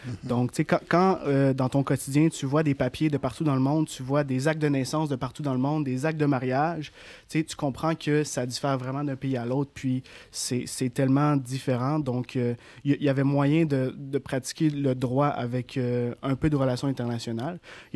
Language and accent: French; Quebec City, Quebec, Canada; Je suis parti de Québec, je savais pas trop quoi faire.